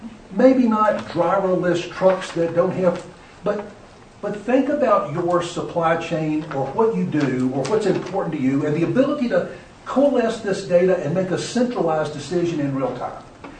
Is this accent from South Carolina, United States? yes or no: yes; South Carolina, United States; I'm from South Carolina, so I got to see, and I've been there for a number of years